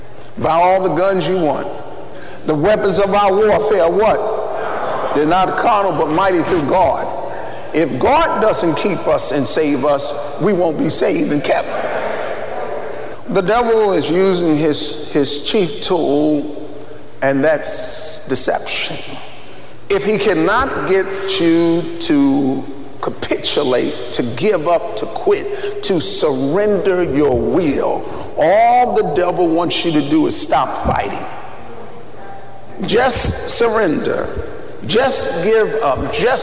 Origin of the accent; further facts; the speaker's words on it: New York, United States; And when I told him I was from New York